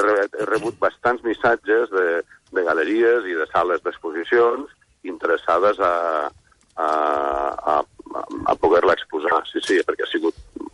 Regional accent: Lleida, Catalonia, Spain; Doncs jo sóc de Lleida i m'agradaria que un dels primers llocs després fos a Lleida.

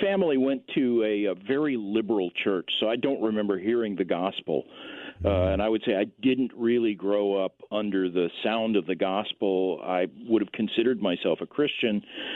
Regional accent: Tulsa, Oklahoma, United States; I grew up in Tulsa, Oklahoma, which is, of course, the home of lots of charismatic churches

